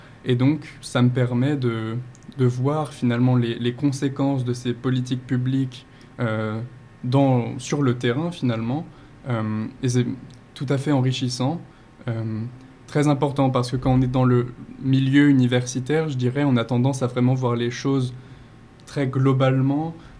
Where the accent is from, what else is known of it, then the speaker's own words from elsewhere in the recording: Châlons-en-Champagne, Grand Est, France; born there; Alors je suis né à Châlons-Champagne